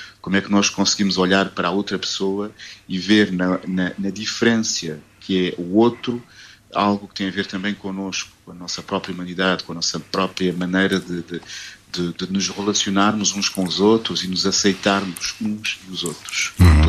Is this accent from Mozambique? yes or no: yes; Mozambique; born there; porque eu nasci em Moçambique durante o período colonial.